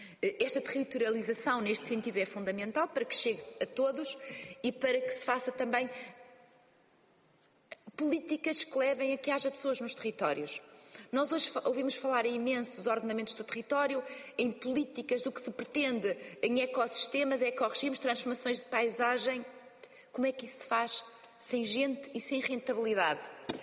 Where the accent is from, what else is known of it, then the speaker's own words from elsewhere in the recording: Norte, Portugal; Eu sou do Alto Minho e volta e meia perguntam-me se estou em Espanha.